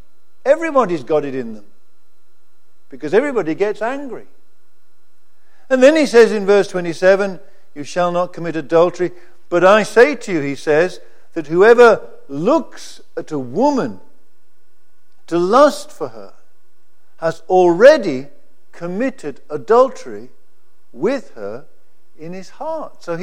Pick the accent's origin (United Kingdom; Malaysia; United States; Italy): United Kingdom; now in Singapore; As a Brit, the Brits don't regard whether the light is green or red